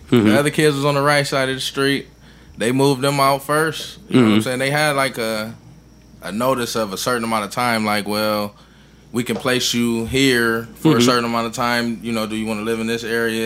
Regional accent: Ohio, United States; I'm from Elizabeth Park, though, if you know where that was at. They knocked it down.

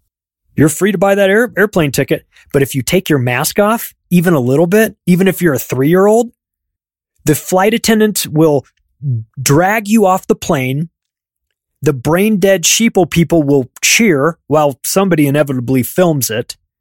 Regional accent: California, United States; born or raised there; moved away as an adult

